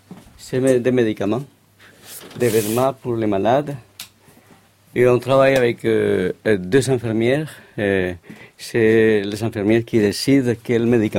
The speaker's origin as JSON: {"language": "French", "country": "Colombia", "lives_now": "France", "said": "je suis comédien. En ce moment, je suis français, mais mon origine, c'est la Colombie."}